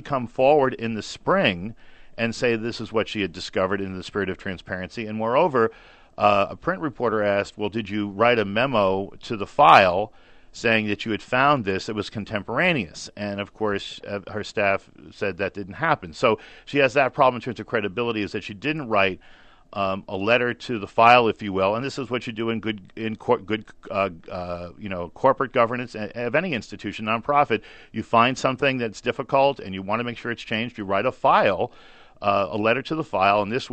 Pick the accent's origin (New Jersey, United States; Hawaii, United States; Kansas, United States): New Jersey, United States; Now, I'm from New Jersey